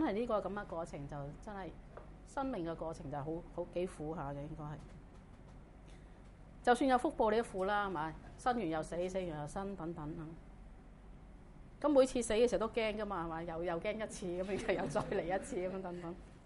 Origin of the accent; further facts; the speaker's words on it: China; 我哋中國人唔係咁接受嘅